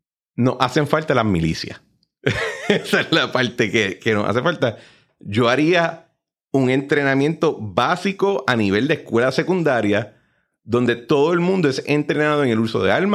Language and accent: Spanish; Puerto Rico; Yo creo que nosotros nos sentimos muy especiales, que nosotros somos latinos, pero con ciudadanía de nacimiento.